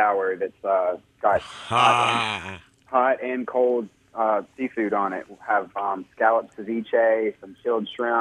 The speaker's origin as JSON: {"language": "English", "town": "Tuscaloosa", "region": "Alabama", "country": "United States", "said": "I'm originally from Tuscaloosa, and so I went to the Birmingham campus."}